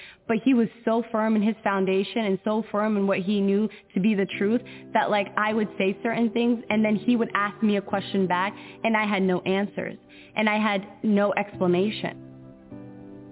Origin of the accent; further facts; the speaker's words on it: Somalia; I'm from Somalia, and this is how I found the truth.